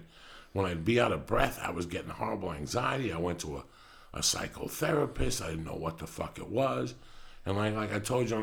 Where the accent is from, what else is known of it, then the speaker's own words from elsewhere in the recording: New Jersey, United States; because listen, I had friends growing up in Jersey that were doing steroids